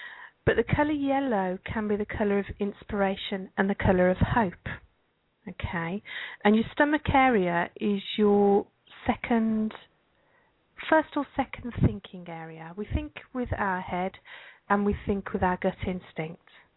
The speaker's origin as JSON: {"language": "English", "town": "Birmingham", "region": "West Midlands", "country": "United Kingdom", "accent": "Brummy", "said": "I'm what you might call a Brummy. I come from Birmingham in England."}